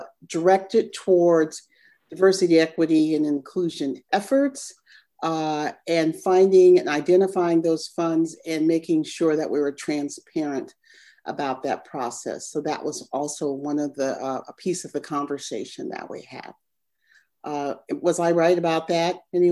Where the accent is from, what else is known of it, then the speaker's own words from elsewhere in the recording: Oakland, California, United States; born there; I was born in Oakland. I'm a person of color.